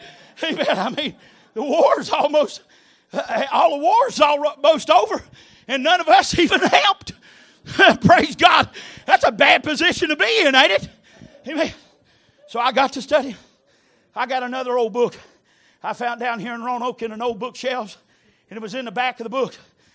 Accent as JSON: {"language": "English", "country": "Ireland", "said": "I'm from Ireland. My people were in Northern Ireland. All of us were in Northern Ireland. We were stuck up there in the dire iron cast of Catholicism."}